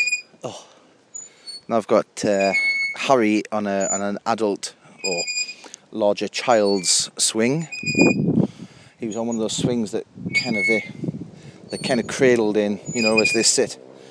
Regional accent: Hexham, North East England, United Kingdom; And we're back in my hometown of Hexham in Northumberland. Northumberland being the finest county in England.

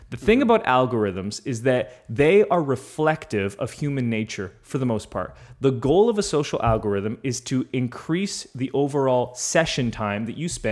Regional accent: Canada; I'm a Canadian

